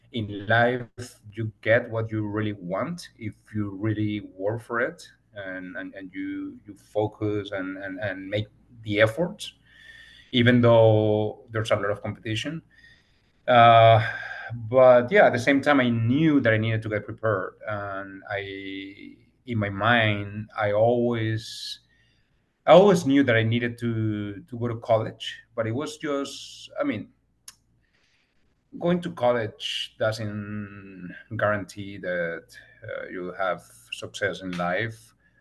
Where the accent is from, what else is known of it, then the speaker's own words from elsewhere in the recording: Colombia; in 2008 in Chile, I discovered that I had an injury in my wrist, so I had to go back to Colombia, my hometown country, to get recover.